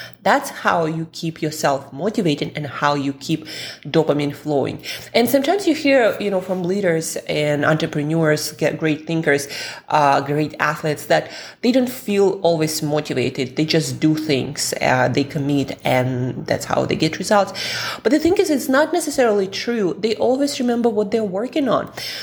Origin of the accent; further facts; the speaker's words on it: Russia; moved away; also born or lived in Italy / Switzerland; So I've been around, and of course, you know, I'm from Russia, so I lived there too.